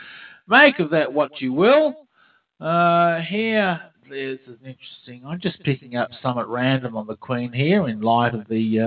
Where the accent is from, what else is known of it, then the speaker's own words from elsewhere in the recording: Australia; being an Australian, I'm a royalist.